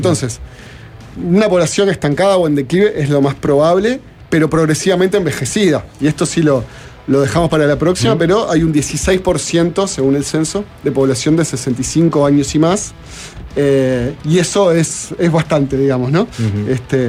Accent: Montevideo, Uruguay; es porque soy montevideano y Montevideo es el departamento con menos porcentaje de mascotas por hogar

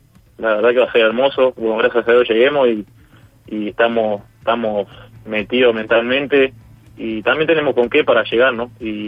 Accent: Montevideo, Uruguay; yo acá soy de Casavalle, enfrente al Maracaná, al estadio Cerrito, sí. Me crié acá.

